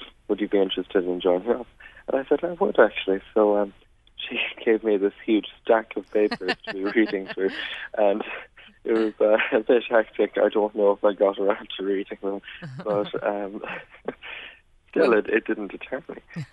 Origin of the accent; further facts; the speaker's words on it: Ireland; So I'm from Cloche de Cullum in Ballingalloc, and I'm 15.